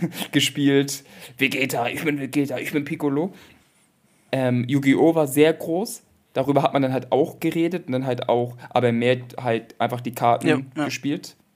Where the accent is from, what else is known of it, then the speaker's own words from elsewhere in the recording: Flensburg, Schleswig-Holstein, Germany; also ich komme ja aus Flensburg ursprünglich, das sind 8000 Bewohner.